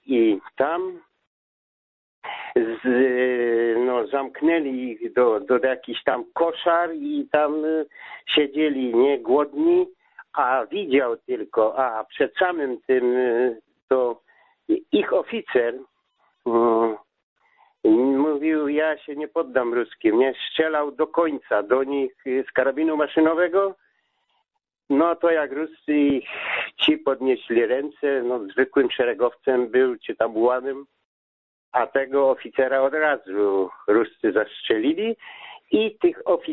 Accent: Greater Poland Voivodeship, Poland; now in Dąbrowa Górnicza, Poland; Dzwonię z Dąbrowy Górniczej. Mam 74 lata, no, a pochodzę z Poznańskiego.

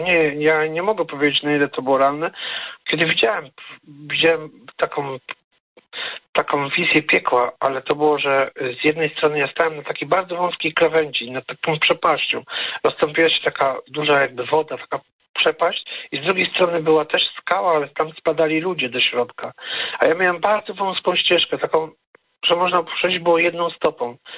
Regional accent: Subcarpathian Voivodeship, Poland; ja pochodzę z Podkarpacia, z gór

